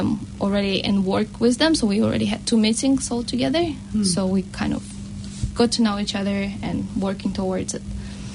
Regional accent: Almaty, Kazakhstan; I grew up in Kazakhstan, and I'm from Almaty

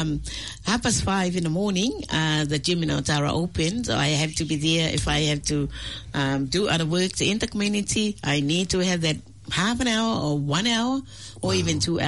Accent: Potasi, Atua, Samoa; born there; I was born in the Pearl of the Pacific. People call it the Pearl of the Pacific, which is Samoa.

